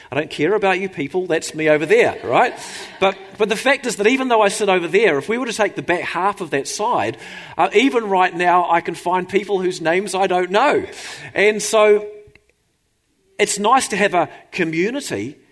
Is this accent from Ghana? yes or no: no; Hawera, Taranaki, New Zealand; I come from Hawera, you'd know, in South Taranaki. Originally, I still feel like I know half the people in Hawera because I spent 25, 27 years of my life in that community.